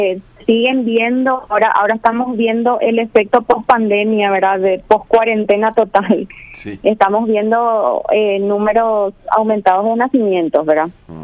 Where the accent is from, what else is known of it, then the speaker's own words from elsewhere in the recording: Santaní, San Pedro, Paraguay; No, yo soy santaniana.